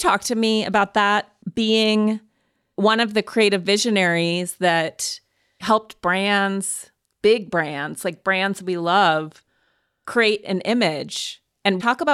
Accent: Montana, United States; I very much relate growing up in Montana, reading W, reading Interview

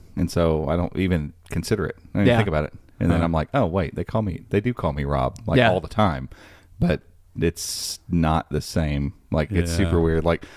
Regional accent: Kentucky, United States; I grew up in Meade County, and so they moved to Elizabethtown

